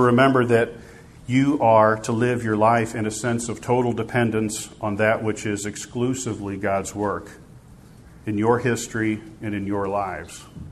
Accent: Iowa, United States; moved away; also born or lived in Missouri, United States; But we came from Iowa and the store wasn't even open. I mean, the grocery store wasn't even open on Sunday. When we moved to Missouri, they had bigger stores.

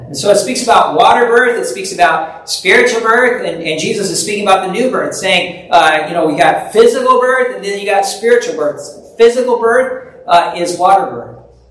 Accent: La Crosse, Wisconsin, United States; born there; On that day, I was born in La Crosse, Wisconsin, a beautiful area of Wisconsin along the river that is flowing past it

